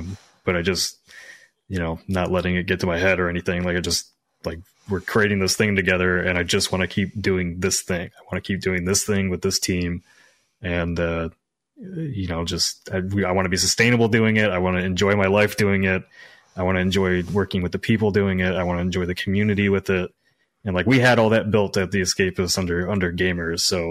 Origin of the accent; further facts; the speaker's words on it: Midwest, United States; Like, I came from the Midwest. Like, I didn't have connections in the games industry.